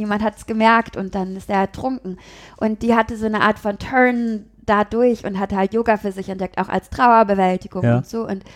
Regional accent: Wesel, North Rhine-Westphalia, Germany; now in Cologne, Germany; Da habe ich noch zu Hause gewohnt, in meinem Heimatort in Wesel.

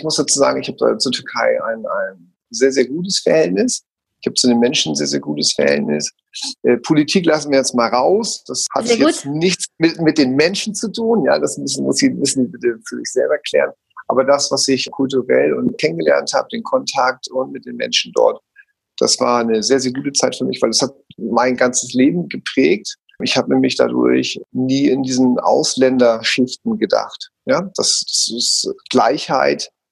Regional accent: Hamburg, Germany; ich bin ja Hamburger Jung.

